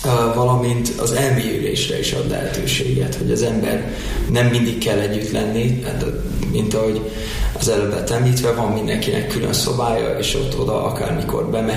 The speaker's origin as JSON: {"language": "Hungarian", "country": "United States", "lives_now": "Hungary", "said": "Én amerikai magyar vagyok, onnan jöttem ide"}